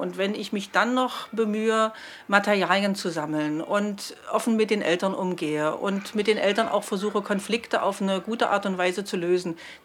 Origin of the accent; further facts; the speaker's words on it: China; ich habe selber eine Herkunft aus China und ich möchte euch Kindern jetzt gerne ein Spiel aus meiner Heimat zeigen.